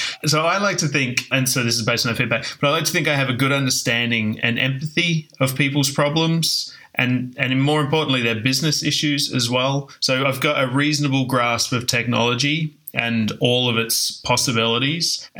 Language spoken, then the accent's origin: English; Darwin, Northern Territory, Australia; moved away as an adult; now in London, United Kingdom; I'm originally from Australia, in a tiny little town called Darwin, which has about 120,000 people in it. I spent the first 27 years of my life hanging out there before I shipped off, went around the world, checked out a few places, and ended up landing in London.